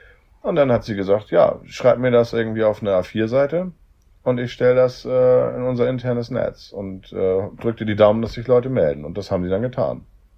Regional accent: Hamburg, Germany; Ich komme aus Hamburg

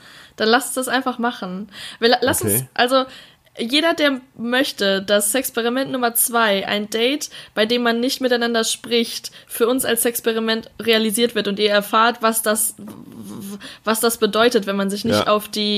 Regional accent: Essen, North Rhine-Westphalia, Germany; ich habe eine Freundin hier in Nähe Essen, wo ich herkomme

